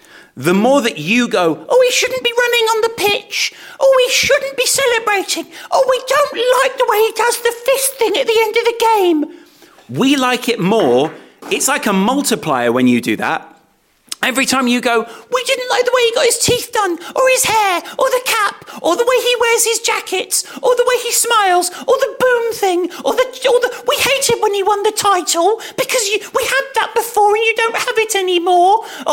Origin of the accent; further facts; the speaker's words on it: East Midlands, United Kingdom; I grew up in the East Midlands, a lovely part of the world.